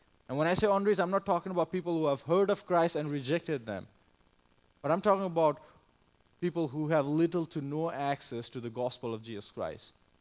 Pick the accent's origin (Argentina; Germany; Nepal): Nepal; I was born and raised in Nepal. I'm from Nepal.